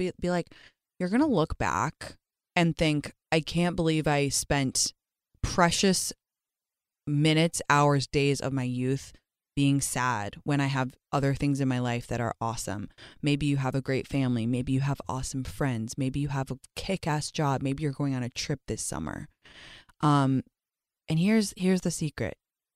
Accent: Cleveland, Ohio, United States; I grew up in Cleveland.

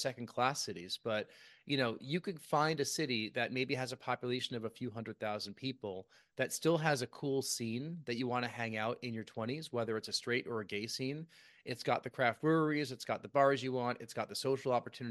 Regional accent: New York, United States; my parents are in the same house I grew up in outside New York City

